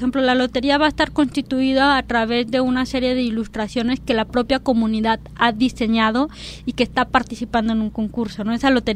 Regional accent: Mexico; como buenos mexicanos vemos esto como alegría, como celebración.

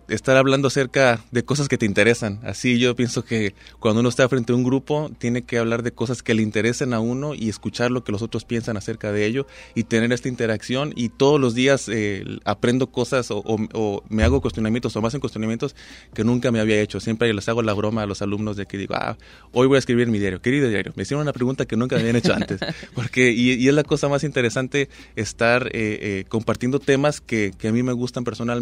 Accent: Puerto Vallarta, Jalisco, Mexico; yo soy de aquí, de Vallarta.

